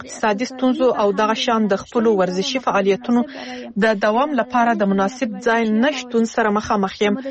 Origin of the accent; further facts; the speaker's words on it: Afghanistan; now in Pakistan; زه په پاکستان کې د یو افغان کډوال او افغان ورزشکاري په توګه له دې ستونزې سره مخامخ یم.